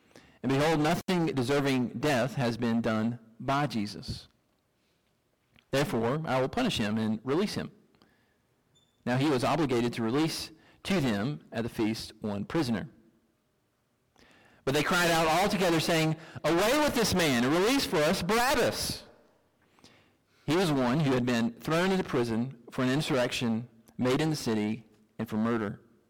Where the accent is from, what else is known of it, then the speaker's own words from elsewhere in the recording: Alabama, United States; When I was growing up in Alabama, there came a point in my life where I thought that I wanted to live up in the Northeast